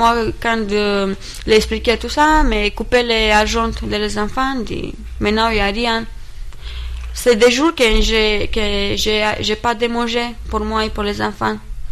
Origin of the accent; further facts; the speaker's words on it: Romania; French is a second language; C'est difficile quand je trouve un employeur et quand je lui dis que je suis roumaine.